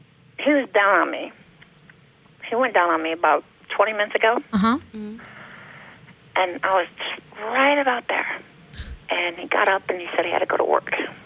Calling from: Midwest, United States; I'm calling from the Midwest.

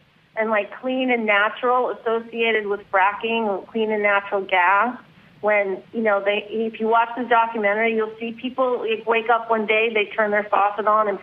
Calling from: Studio City, California, United States; From Studio City.

